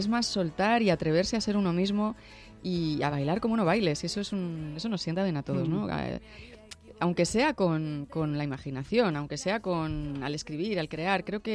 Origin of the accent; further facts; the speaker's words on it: Madrid, Community of Madrid, Spain; also born or lived in Cuenca; Y yo nací en Cuenca, pero he vivido en Madrid siempre. Entonces, realmente, toda mi vida mis amigos han estado aquí.